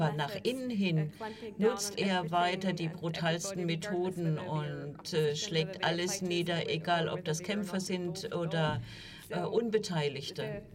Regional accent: Syria; In Syrien kann ich nicht als Syrer etwas sagen darüber

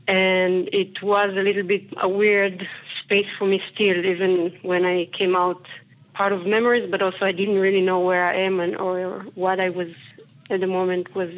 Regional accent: Israel; English is a second language; I grew up in Israel and had my school in Israel

